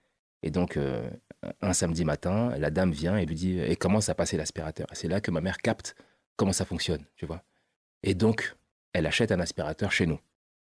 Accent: Paris, Île-de-France, France; also born or lived in Clichy; Donc, je suis né à Clichy, grandi à Paris dans le 18e, dans le 17e, entre Les Lilas, Triel-sur-Seine et après une grosse partie à l'Île-Saint-Denis dans le 93.

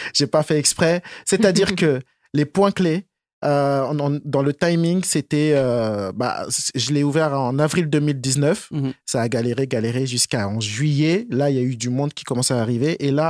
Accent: Melun, Île-de-France, France; si je dois raconter mes origines, j'ai grandi à Melun, hein, au Mai 77.

